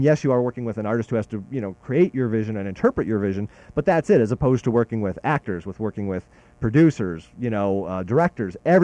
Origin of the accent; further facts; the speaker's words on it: Cleveland, Ohio, United States; moved away as an adult; now in Los Angeles, United States; I moved to California. I was originally from Cleveland, Ohio, and I took the big step 2,500 miles away and moved to Los Angeles, where we are broadcasting, about a little over a decade ago